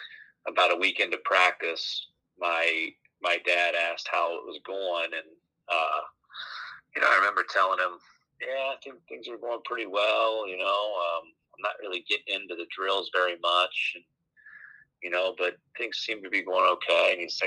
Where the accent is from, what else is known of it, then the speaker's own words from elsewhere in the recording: Cincinnati, Ohio, United States; Yeah, I grew up in Cincinnati. I went to Cincinnati LaSalle, played for Dan Fleming down there.